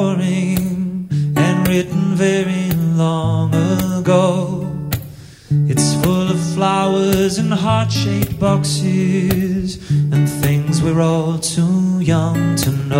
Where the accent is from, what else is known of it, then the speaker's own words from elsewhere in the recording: England, United Kingdom; now in Edmonton, Canada; And the truth is, I'm from England originally, but I was lured to North America by a blonde Canadian temptress who I met in Beijing, of all places.